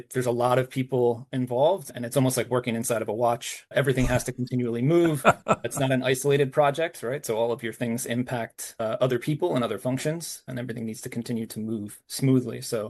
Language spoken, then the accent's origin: English; New Jersey, United States; I worked for some small firms in my home state of New Jersey